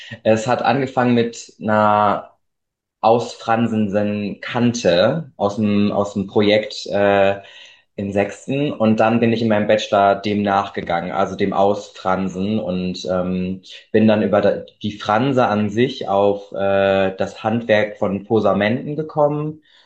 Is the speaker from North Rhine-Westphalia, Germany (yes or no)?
yes; Lünen, North Rhine-Westphalia, Germany; also born or lived in Bavaria / Pforzheim; Ich bin aufgewachsen in Lünen. Das liegt bei Dortmund. Also so Nordrhein-Westfalen, da fängt so langsam das Münsterland an und die Ausbildung in Bayern und studiert habe ich dann in Pforzheim.